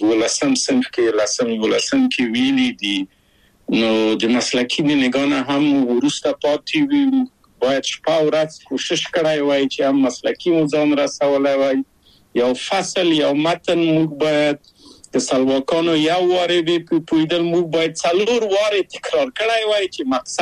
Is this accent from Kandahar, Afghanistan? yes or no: no; Kabul, Afghanistan; now in Czechoslovakia; زه له کابل په یو دولتي بورس چکسلواکیا ته راغلم